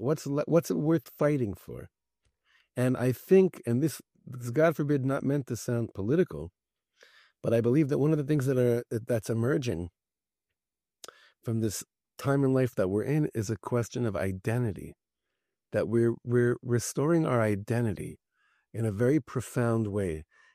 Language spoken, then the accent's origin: English; Los Angeles, California, United States; I'm from Los Angeles. I grew up with the Lakers and the Dodgers. I had a lot of sports pride growing up.